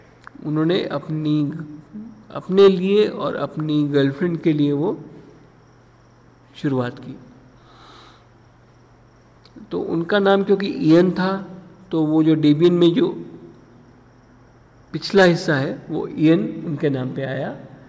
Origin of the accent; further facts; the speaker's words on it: Pune, Maharashtra, India; मैं पूना से हूँ